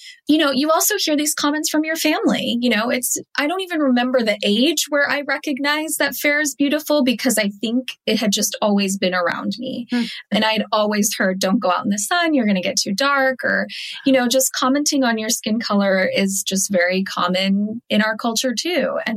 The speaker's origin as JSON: {"language": "English", "country": "United States", "tie": "born or raised there", "said": "growing up in America, everyone wanted to be tan."}